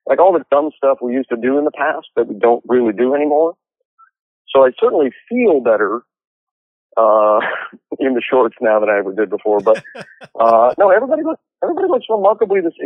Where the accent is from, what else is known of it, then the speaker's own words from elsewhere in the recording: Ireland; you know, as an Irish person who wears sunblock, I was like literally as pale as like a piece of chalk.